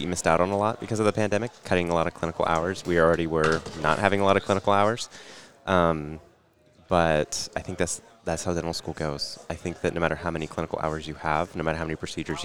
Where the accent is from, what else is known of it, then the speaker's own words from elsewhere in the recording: Santa Rosa, California, United States; Originally from California, from Santa Rosa, California.